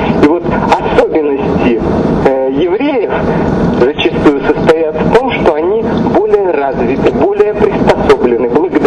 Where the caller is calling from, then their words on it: Beersheba, Southern District, Israel; Я звоню вам из Бершевы.